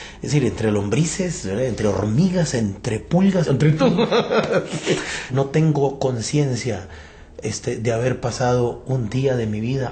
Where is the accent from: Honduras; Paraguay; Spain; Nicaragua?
Nicaragua; born there; mi mamá, mi papá, que nacimos en Nicaragua